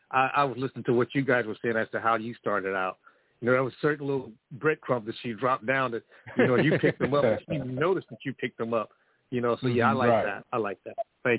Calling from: Boonville, Mississippi, United States; Boonville, Mississippi.

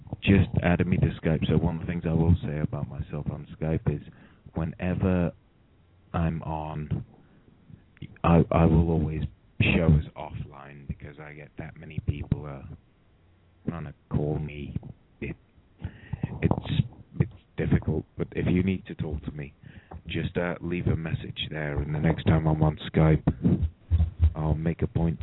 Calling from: United Kingdom; calling from the UK. I'm offering my services.

